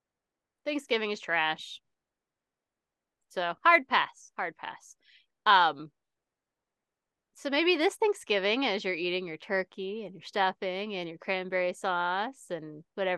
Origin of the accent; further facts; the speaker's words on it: Scotland, United Kingdom; I say we, I'm from Scotland. We came over